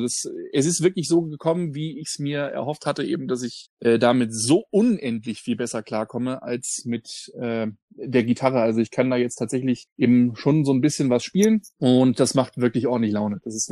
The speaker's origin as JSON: {"language": "German", "region": "Northern Germany", "country": "Germany", "said": "Ich komme aus Norddeutschland, bei uns ist Anis, also ein Anis-Schnaps."}